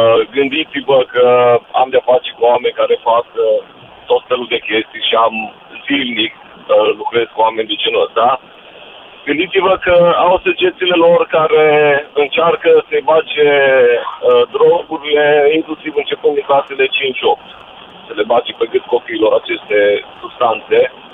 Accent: Romania; nu avem ca și români mentalitatea și civilizația necesară a Olandei

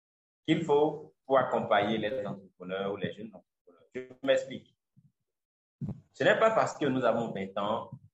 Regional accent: Benin; si nous, on dit on est béninois, on veut se limiter

